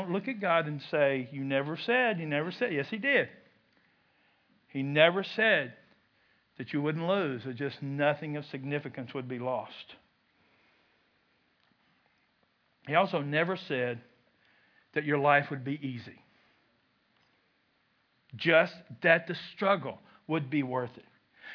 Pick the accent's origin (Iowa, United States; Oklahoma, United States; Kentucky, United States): Kentucky, United States; Now, I'm from Kentucky. I'm not the brightest tool in the drawer.